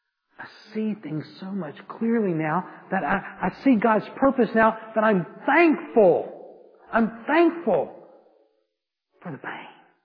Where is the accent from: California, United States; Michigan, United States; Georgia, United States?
Georgia, United States; Atlanta; accent: Southern; excuse my southern accent, because some people can say this word, these two words, and they don't sound the same, but for me from Atlanta, they're going to sound the same.